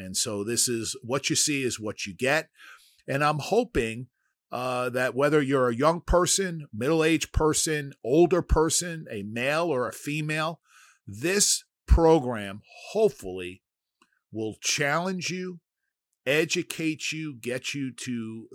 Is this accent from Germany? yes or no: no; Bronx, New York, United States; But look, I'm born and raised in the Bronx, and sometimes F-bombs will come out of my mouth.